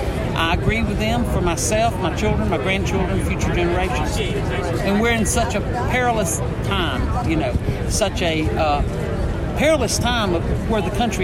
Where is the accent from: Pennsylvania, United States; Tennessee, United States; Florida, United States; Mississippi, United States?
Tennessee, United States; I'm from Tennessee, East Tennessee.